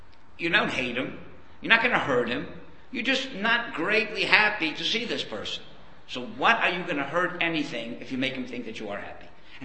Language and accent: English; Miami, Florida, United States; That's so I come from a small town. I grew up in Miami, but at that time it was not, you know, big place.